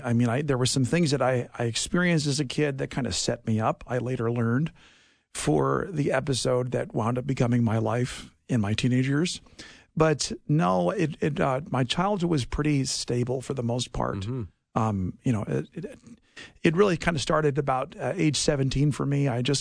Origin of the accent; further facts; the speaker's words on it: New York City, New York, United States; also born or lived in India; and then I did most of my growing up in New York City, where my dad eventually became a pastor.